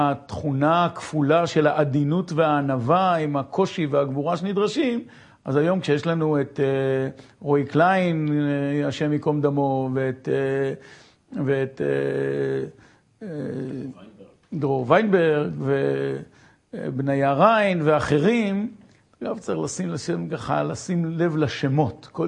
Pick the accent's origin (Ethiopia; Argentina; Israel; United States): Israel; Ein Gev, Northern District; אני גדלתי בקיבוץ עין גב